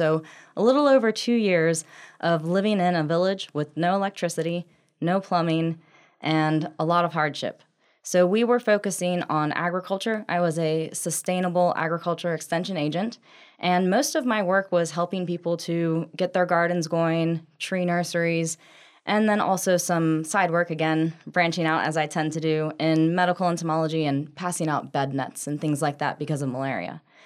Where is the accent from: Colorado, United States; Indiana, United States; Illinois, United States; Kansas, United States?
Indiana, United States; So I grew up in Indiana, and from there, I started my education at Purdue University in entomology